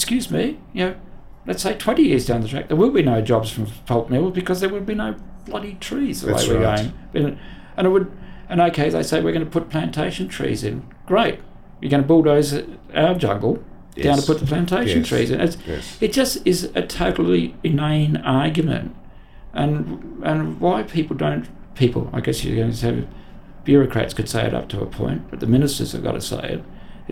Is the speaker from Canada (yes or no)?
no; Sydney, New South Wales, Australia; now in Melbourne, Australia; having been brought up in Sydney, this place is untouched, Melbourne, in 1980